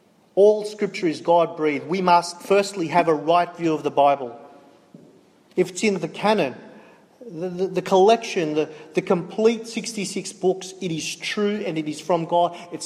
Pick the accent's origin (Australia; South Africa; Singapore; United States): Australia; Sydney, New South Wales; I can write a story about how I've moved countries, how I grew up in Sydney